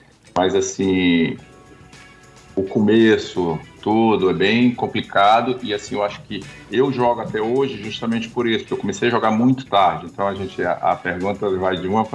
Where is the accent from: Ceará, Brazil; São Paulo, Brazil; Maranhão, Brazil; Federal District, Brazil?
Federal District, Brazil; Brasília; now in California, United States; É um orgulho meu, não por mim, mas pela minha terra aí, por essa cidade maravilhosa aí que a gente tem, por Brasília.